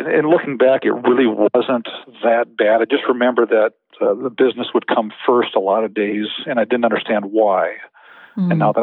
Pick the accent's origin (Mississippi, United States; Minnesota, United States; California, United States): Minnesota, United States; Eden Prairie; Actually, no. I grew up in the Twin Cities in Eden Prairie.